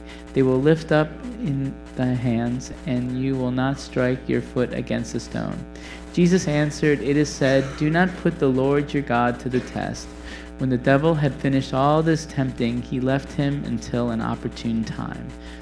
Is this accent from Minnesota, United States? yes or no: no; Wisconsin, United States; I am from Wisconsin, and people from Wisconsin love to go what we call up north. I'm from southern Wisconsin, so like anything pretty much is up north.